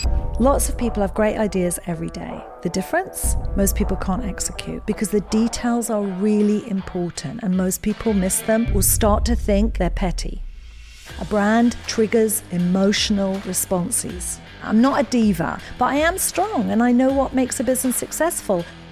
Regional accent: Edinburgh, Scotland, United Kingdom; born there; So I was born in Edinburgh, Scotland. I'm the youngest of four girls.

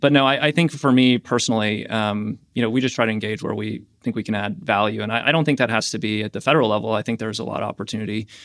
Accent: Pacific Palisades, California, United States; growing up in the Palisades

